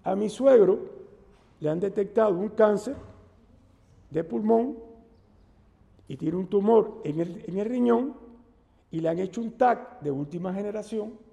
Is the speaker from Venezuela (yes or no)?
no; Cuba; Es la primera vez en Cuba, desde que se lleva registros de huracanes, que un huracán pasa por 12 provincias de Cuba. Es la primera vez. Nos desbarató el país completo.